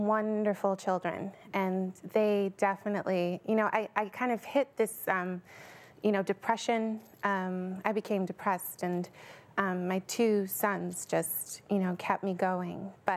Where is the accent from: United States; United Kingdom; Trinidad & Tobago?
Trinidad & Tobago; also born or lived in Canada; Well, I met my husband when I was living in Canada. So, but I was born and raised in Trinidad